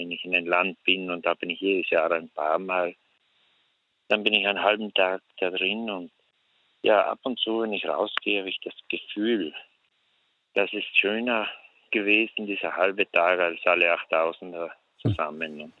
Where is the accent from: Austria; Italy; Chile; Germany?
Italy; South Tyrol; Ich bin jetzt bei uns in Südtirol